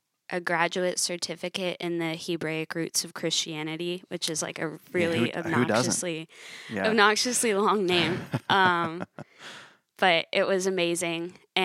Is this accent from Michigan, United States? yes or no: yes; Michigan, United States; Yeah, I'm from Michigan originally. I grew up like a little bit north of Ann Arbor where U of M is.